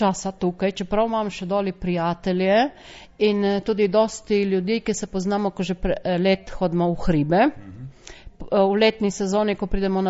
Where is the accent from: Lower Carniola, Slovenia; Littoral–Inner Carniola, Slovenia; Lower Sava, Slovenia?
Littoral–Inner Carniola, Slovenia; Ilirska Bistrica; now in Sweden; Jaz sem prišla iz Ilirske Bistrice.